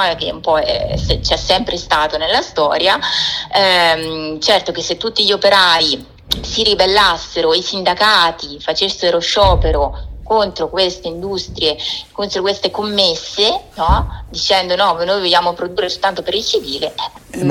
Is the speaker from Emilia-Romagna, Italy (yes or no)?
yes; Faenza, Emilia-Romagna, Italy; del mio territorio, di Faenza, io sono di Faenza